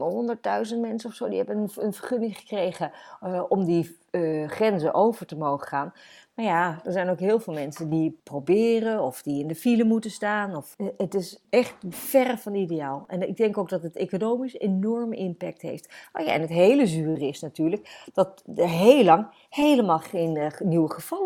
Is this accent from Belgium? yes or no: no; Netherlands; En dat geldt voor ons als Nederlanders natuurlijk ook heel duidelijk.